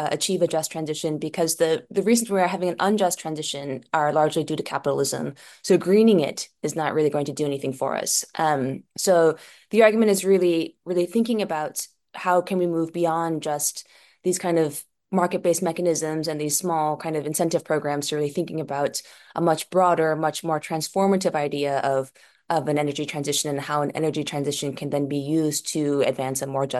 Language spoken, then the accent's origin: English; United States; And so I thought, as an American, I should really try to make things better in the US.